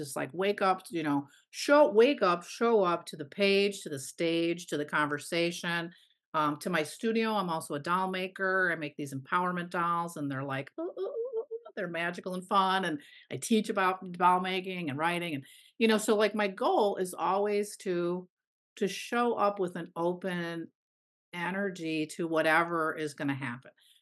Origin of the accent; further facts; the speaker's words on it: Chicago, Illinois, United States; also born or lived in Japan; Oh, so I grew up in Chicago, well, south of Chicago in the suburbs, actually. And been here a lot of my life, but I've lived in Japan for 4 years, went to school in Wisconsin